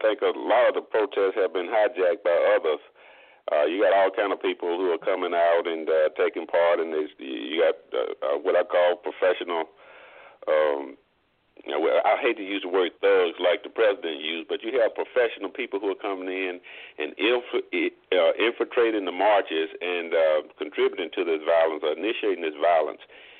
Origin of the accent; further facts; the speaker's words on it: the South, United States; I'm from the South, obviously live in the South now.